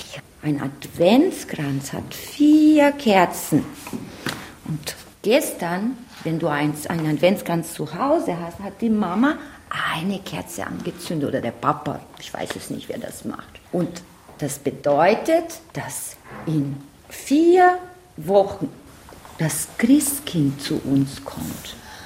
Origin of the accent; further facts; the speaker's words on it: Brazil; now in Germany; Aus Brasilien.